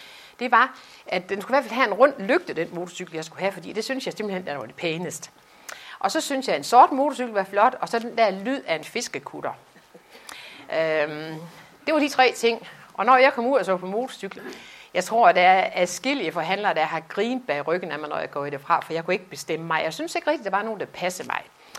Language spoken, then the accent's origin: Danish; Aulum, Central Denmark Region, Denmark; also born or lived in Resen; Jeg er rigtig vestjyde. Jeg har faktisk boet i Vestjylland hele mit liv. Jeg er født i Resen op i Struer, men har boet i Aulum det meste af mit liv.